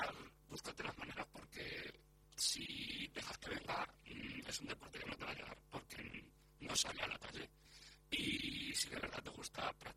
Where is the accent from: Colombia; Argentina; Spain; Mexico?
Spain; Ciudad Real, Castilla-La Mancha; yo soy de lejos, de Ciudad Real, y yo allí jugaba en plan amateur y demás